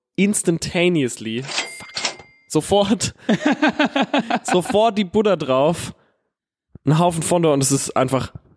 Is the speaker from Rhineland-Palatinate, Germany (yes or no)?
yes; Herxheim, Rhineland-Palatinate, Germany; ich komme ja aus Herxheim, habe ich ja breit getreten, wie so sehr, wie es nur geht.